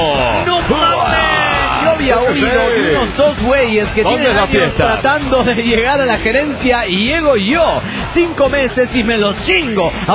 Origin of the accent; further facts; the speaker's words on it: Buenos Aires, Argentina; Es decir que he nacido, vivido, me he criado en la capital de Buenos Aires.